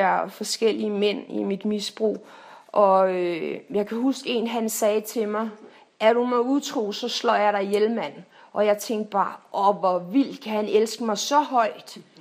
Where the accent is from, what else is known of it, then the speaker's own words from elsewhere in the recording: Copenhagen, Capital Region of Denmark, Denmark; altså, inde i mit hoved som københavner, så er det bare, der er bare marker og køer og alt muligt herovre.